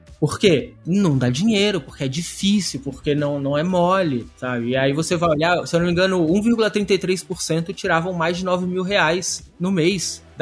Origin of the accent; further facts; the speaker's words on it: Brasília, Federal District, Brazil; Porque a gente é de Brasília, né? A gente é do mesmo meio ali de Brasília em algum ponto.